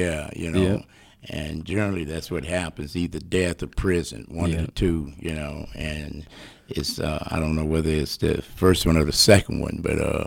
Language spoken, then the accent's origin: English; Oakland, California, United States; these are people that I knew when I was growing up in the Bay Area of Oakland, California.